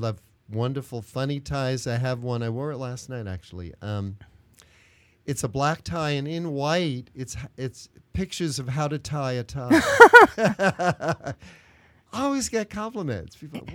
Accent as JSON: {"language": "English", "town": "New York City", "region": "New York", "country": "United States", "said": "One very concrete, simple one is I came from New York City. We never had a car there, so I never learned to drive."}